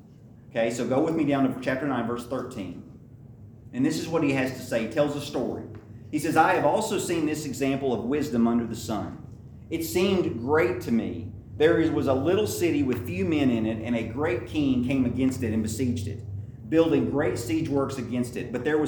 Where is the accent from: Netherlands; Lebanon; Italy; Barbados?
Lebanon; I'm from Lebanon originally.